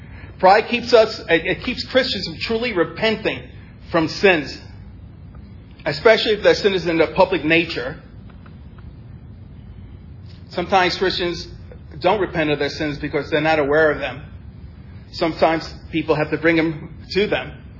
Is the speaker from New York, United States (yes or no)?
yes; New York City, New York, United States; I am so proud and happy I grew up in New York City.